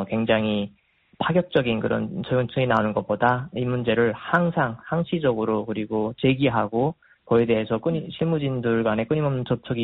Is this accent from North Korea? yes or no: yes; North Korea; now in United States; 미국의 사는 탈북민으로서